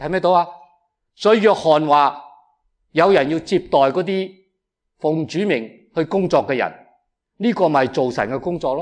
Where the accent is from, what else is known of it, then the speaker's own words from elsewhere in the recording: Guangdong, China; 净系我哋广东人讲广东话嘅